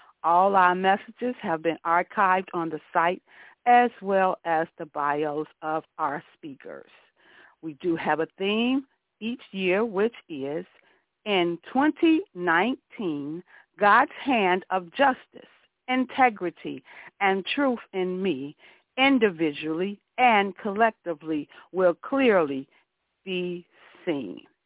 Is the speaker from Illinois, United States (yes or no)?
yes; Chicago, Illinois, United States; from Chicago, and I want to welcome you today to our telecommunication, sanctuary.